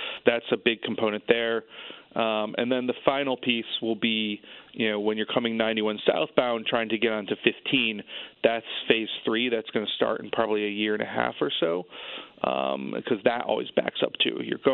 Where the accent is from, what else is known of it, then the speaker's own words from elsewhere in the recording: Torrington, Connecticut, United States; But I grew up in Torrington, and my whole family's up there in the northwest corner.